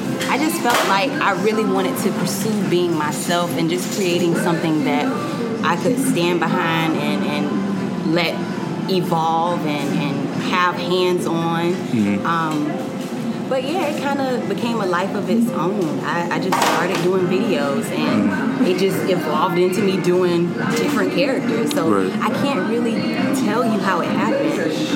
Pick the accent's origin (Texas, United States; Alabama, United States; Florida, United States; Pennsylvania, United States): Florida, United States; Miami; I come from Little Haiti, and my mom, we grew up in a project, basically.